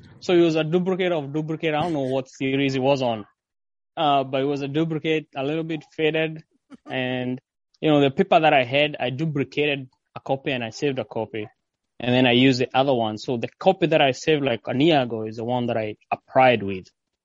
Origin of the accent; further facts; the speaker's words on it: Thika, Kiambu County, Kenya; moved away; I was born in Kenya, mm-hmm. In central, a place called Manu, mm-hmm. In Thika, mm-hmm. and that's where I grew up before I migrated over here.